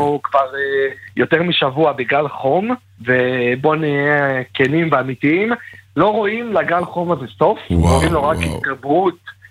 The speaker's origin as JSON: {"language": "Hebrew", "town": "Jerusalem", "region": "Jerusalem District", "country": "Israel", "said": "אני ירושלמי."}